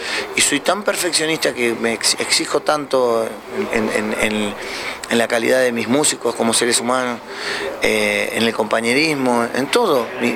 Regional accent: Argentina; como argentino me gusta ser representativo, representar a mi país

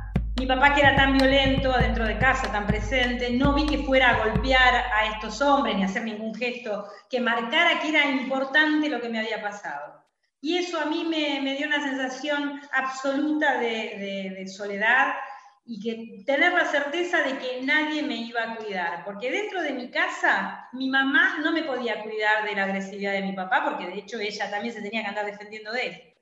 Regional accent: Avellaneda, Buenos Aires Province, Argentina; mi infancia fue en Herley, en Avellaneda, donde viví durante 11 años.

